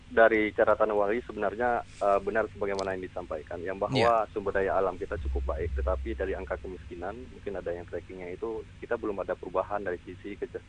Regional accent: Aceh, Indonesia; sehingga tujuan mensejahterakan masyarakat kita Aceh itu tercapai.

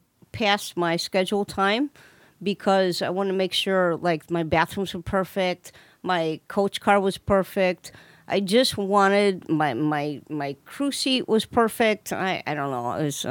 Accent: Chicago, Illinois, United States; I mean, I'm from Chicago. We don't have mountains

